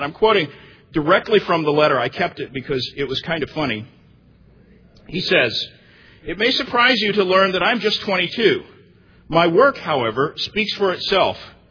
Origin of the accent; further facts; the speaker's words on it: Tulsa, Oklahoma, United States; Tulsa, of course, is my hometown. So I watched some of this unfold.